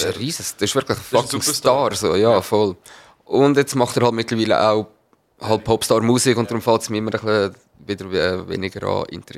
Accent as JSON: {"language": "German", "country": "Switzerland", "accent": "Swiss German", "first_language": "Swiss German", "said": "meine Gedankengänge sind ich überlege auf Schweizerdeutsch. So. Das ist meine Muttersprache."}